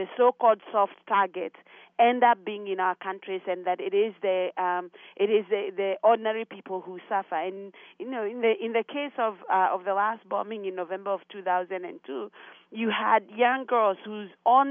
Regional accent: Kenya; I'm from Kenya

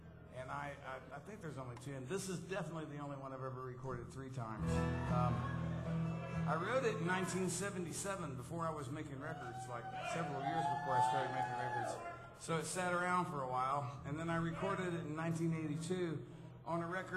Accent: Texas, United States; And you know, I grew up in Texas hunting and fishing

